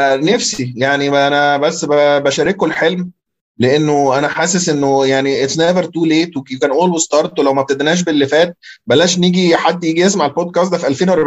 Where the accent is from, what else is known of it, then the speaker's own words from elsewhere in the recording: Egypt; انت متخيل كميه السيكتورز اللي عندنا في مصر وكميه التشالنجز اللي فيها